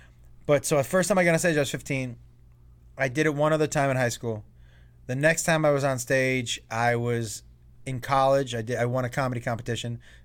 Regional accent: Massachusetts, United States; I was a young man growing up in Western Mass.

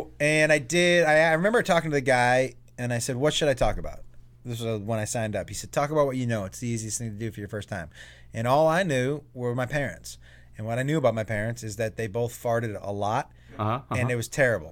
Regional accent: Massachusetts, United States; I was a young man growing up in Western Mass.

